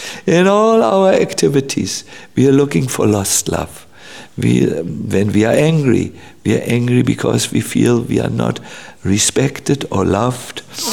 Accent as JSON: {"language": "English", "region": "Northern Germany", "country": "Germany", "said": "We are from North Germany."}